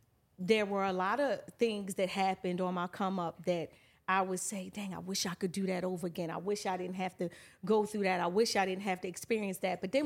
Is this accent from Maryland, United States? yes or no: yes; Baltimore, Maryland, United States; I mean, I'm from Baltimore, like the home of The Wire.